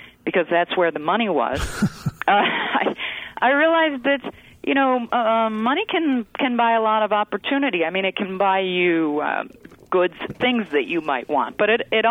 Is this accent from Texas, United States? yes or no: no; Buffalo, New York, United States; growing up in Buffalo during the energy crisis, I felt like I had already frozen to death